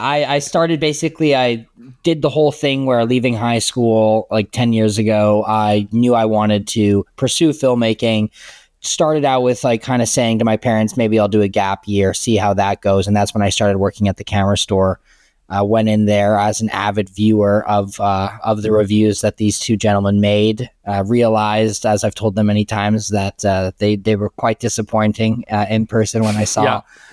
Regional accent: Calgary, Alberta, Canada; So I'm a filmmaker from Calgary, based in the same city

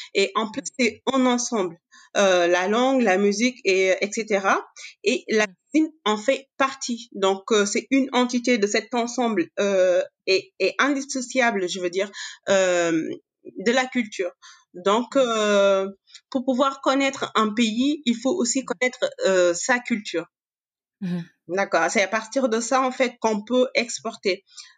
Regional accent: Senegal; born there; moi, je suis née au Sénégal.

